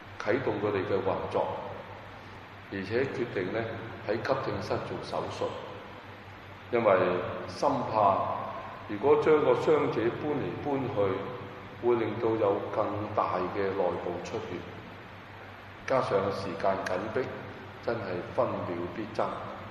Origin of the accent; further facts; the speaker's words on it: Hong Kong; 我们香港人对香港的医疗服务，我们感到骄傲